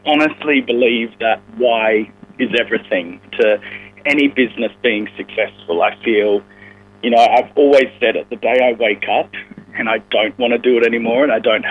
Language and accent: English; Perth, Western Australia, Australia; moved away as an adult; now in Sydney, Australia; I grew up in Perth and then owned a dance studio at 17. And then at 21, I decided to make the big move to Sydney.